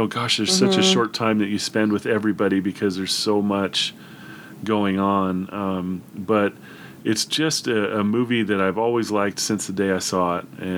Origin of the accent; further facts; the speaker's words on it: Idaho, United States; also born or lived in East Coast; And we moved to Idaho when I was like in kindergarten. So all of the family of both my mom and my dad live on the East Coast.